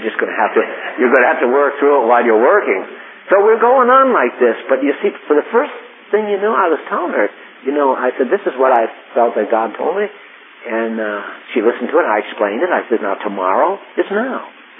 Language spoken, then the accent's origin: English; West Haven, Connecticut, United States; I told her I was raised in West Haven. Yale's in New Haven.